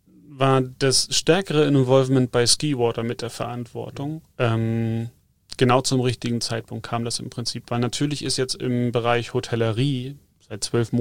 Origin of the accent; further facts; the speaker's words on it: Northern Germany, Germany; ich komme zwar aus dem Norden, aber eigentlich habe ich immer mehr Bezug zu den Bergen als zum Wasser gehabt. Und insofern war es nicht verwunderlich, dass ich mich hier unten im Süden mal niederlasse.